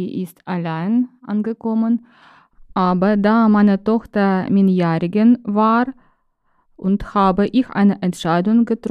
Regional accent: Sievierodonetsk, Luhansk Oblast, Ukraine; German is a second language; now in Germany; Ich komme aus der Ukraine, aus der Luganska Oblast. Meine Stadt heißt Severodonetsk und ich freue mich zu treffen.

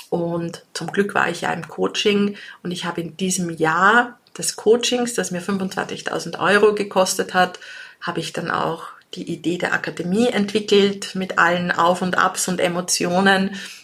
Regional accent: Austria; Also bei uns in Österreich gilt auch so dieses

